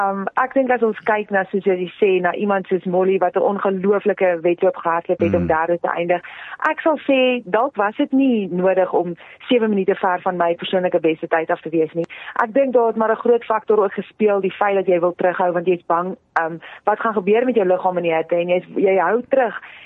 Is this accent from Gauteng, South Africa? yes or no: no; Free State, South Africa; gebore en groot geword daar in die Vrystaat, dit was definitief nie op my plan vir my toekoms nie